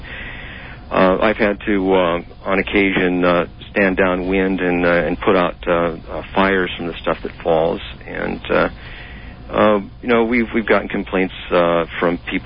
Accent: United States; Well, getting into it was as easy as growing up in America. I was making bottle rockets and my own fireworks when I was a kid.

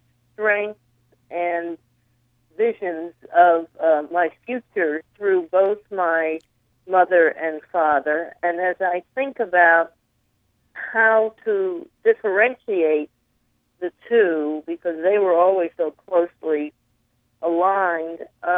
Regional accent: Connecticut, United States; I grew up in Connecticut, and probably more important than that, I grew up in the late 60s and early 70s in terms of my most impressionistic years.

